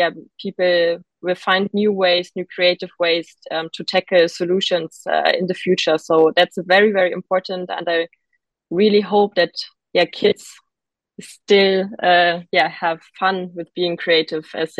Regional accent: Berlin, Germany; that changed from when I grew up in Berlin as a kid

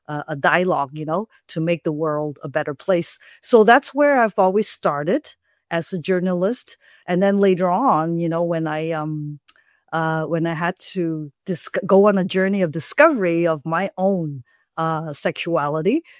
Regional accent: Malaysia; English is a second language; moved away as an adult; also born or lived in Japan; So I've been, you know, born and raised in Malaysia, and then after high school, I went to Japan to pursue my university education

